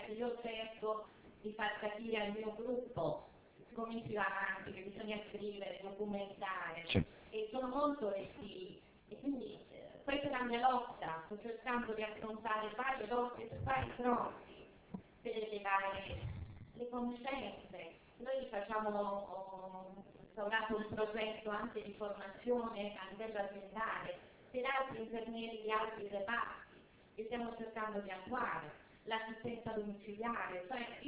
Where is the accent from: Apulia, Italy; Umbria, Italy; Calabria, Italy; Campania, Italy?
Apulia, Italy; Bari; Vengo da Bari